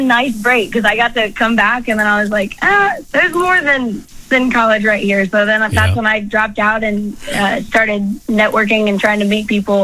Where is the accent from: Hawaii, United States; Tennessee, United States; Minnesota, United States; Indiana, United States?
Tennessee, United States; Maryville; I am from Knoxville. Well, I'm from Maryville, but Knoxville is the easy answer because most people know where that is.